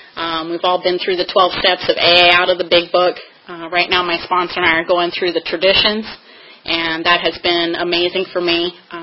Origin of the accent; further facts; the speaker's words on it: Virginia Beach, Virginia, United States; And I grew up in Virginia. I was born in Northern Virginia, raised in Virginia Beach.